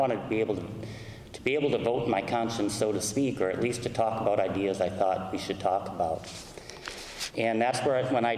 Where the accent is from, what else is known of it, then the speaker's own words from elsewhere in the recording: Rockford, Illinois, United States; He's from my hometown of Rockford, Illinois.